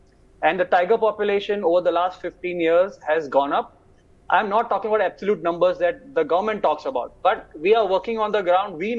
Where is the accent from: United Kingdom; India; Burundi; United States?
India; Maharashtra; English is a second language; I come from Maharashtra